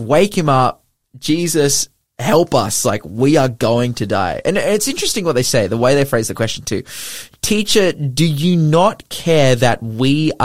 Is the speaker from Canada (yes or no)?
no; Lake Macquarie, New South Wales, Australia; I grew up on Lake Macquarie, and many times, I grew up on a house that was on the lake, like a waterfront on the lake. We had our little jetty.